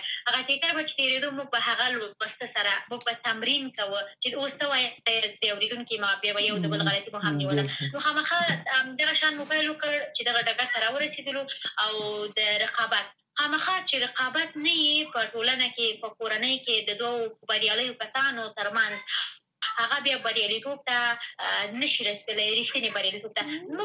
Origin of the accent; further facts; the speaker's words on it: Afghanistan; دا چې کله وایي چې په افغانستان کې را لویه شوې په افغانستان کې مې زده کړې کړي او لا هم مبارزه مې ژوند په افغانستان کې دی